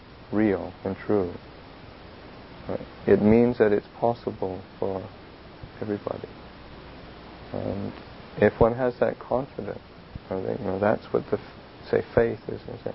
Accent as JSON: {"language": "English", "country": "Canada", "tie": "born or raised there", "also_born_or_lived": "Thailand", "said": "I grew up inland in Canada, never saw the sea, spent all my time in Thailand inland, never saw the sea."}